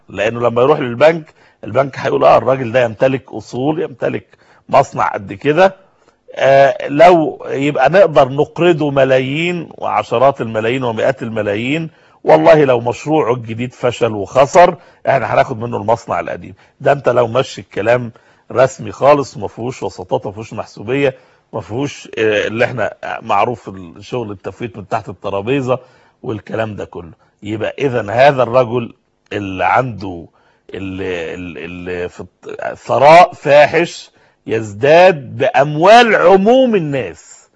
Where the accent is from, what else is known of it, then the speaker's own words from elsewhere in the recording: Egypt; إن ممكن حد عندنا في مصر هنا يمكن النموذج ده واضح جدا